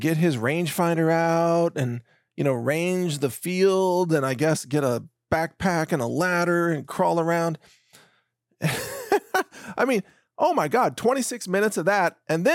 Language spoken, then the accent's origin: English; Texas, United States; I do want to mention, because I'm a Texan